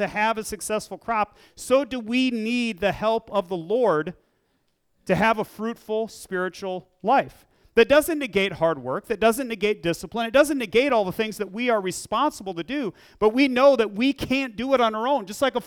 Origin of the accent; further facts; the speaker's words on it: Iowa, United States; also born or lived in Minnesota; growing up in Iowa and Minnesota, I don't recall ever seeing any cotton fields.